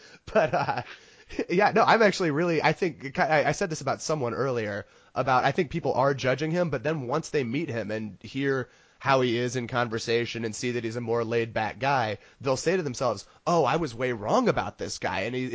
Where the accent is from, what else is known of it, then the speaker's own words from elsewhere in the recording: New England, United States; Yeah, I think this is going to sound so weird, especially because I'm from New England